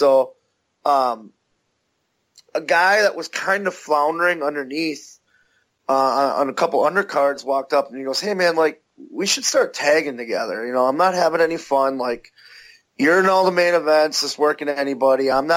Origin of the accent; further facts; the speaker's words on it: Milwaukee, Wisconsin, United States; So we decided, well, hey, we're from Milwaukee, which is the Brew City